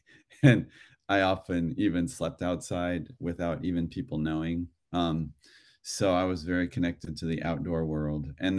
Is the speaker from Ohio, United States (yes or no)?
yes; Cleveland, Ohio, United States; I grew up in Ohio, in Cleveland, in a neighborhood with lots of people, children and families.